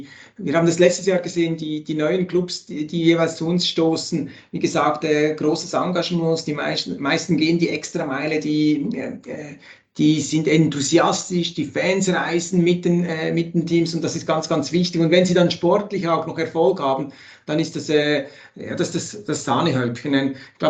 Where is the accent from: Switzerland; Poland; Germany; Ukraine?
Switzerland; ich als Schweizer